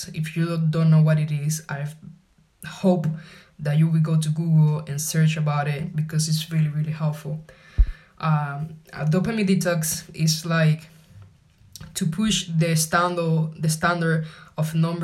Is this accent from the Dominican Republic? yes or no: yes; Dominican Republic; English is a second language; now in Paris, France; I'm from the Dominican Republic and I'm 27 years old. I am a student of the American University of Paris and doing a double major in marketing and psychology. I am currently quarantined in Paris.